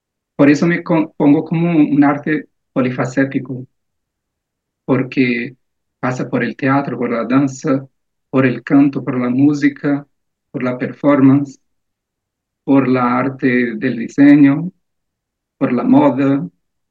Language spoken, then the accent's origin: Spanish; Brasília, Federal District, Brazil; Spanish is a second language; Y en Brasilia, de donde soy